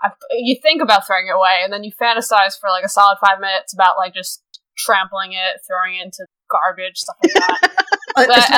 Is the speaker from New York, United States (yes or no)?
yes; New York, United States; I'm sorry. I'm just I am from New York.